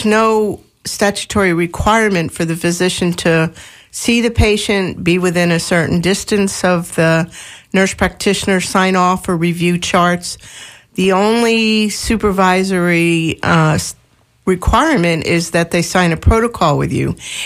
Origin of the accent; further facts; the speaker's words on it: Bradenton, Florida, United States; So for instance, I come from Bradenton, Sarasota area, which are lovely little cities or big towns, but everything around there is rural.